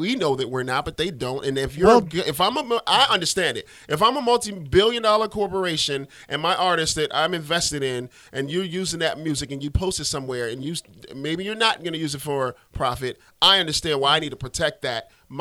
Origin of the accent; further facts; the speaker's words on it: Detroit, Michigan, United States; But it was called the Swimmobile, growing up in Detroit, Michigan.